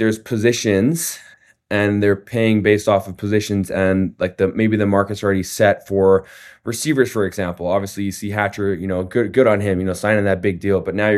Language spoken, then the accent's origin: English; Manitoba, Canada; for me to play for my hometown and to, again, leave a legacy here as a Bomber